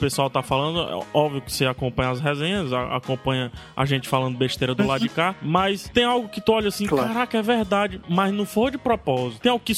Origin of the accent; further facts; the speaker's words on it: Brazil; Brasil, eu sou do Brasil